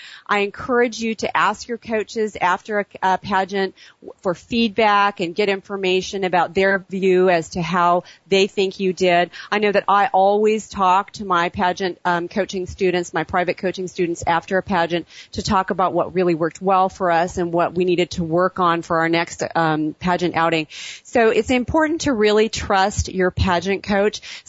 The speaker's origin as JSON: {"language": "English", "country": "India", "tie": "born or raised there", "lives_now": "California, United States", "said": "I'm from California, but I was born and raised in India, and it's always been my dream"}